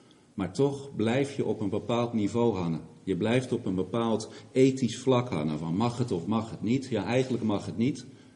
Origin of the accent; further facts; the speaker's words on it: Strijen, South Holland, Netherlands; ik kom uit Verwegistan, heb ik zojuist gehoord. In ons geval is dat de Hoekse Waard, Strijen. Dat ligt onder Rotterdam, vlakbij Dordrecht.